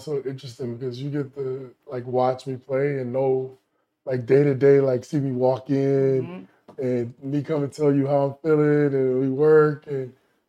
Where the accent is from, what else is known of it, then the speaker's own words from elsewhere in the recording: Raleigh, North Carolina, United States; I'm from Raleigh, North Carolina, and my whole life has been about basketball.